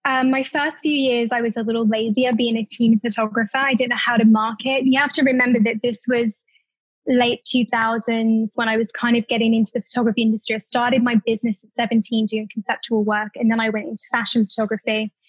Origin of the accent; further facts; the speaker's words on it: United Kingdom; being British, I'm also very honest.